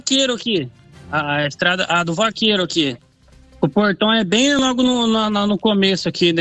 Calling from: Acre, Brazil; que mora do lado do aeroporto, aqui em Acre.

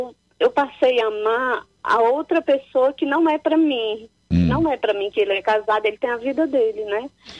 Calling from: Fortaleza, Ceará, Brazil; De algum lugar de Fortaleza.

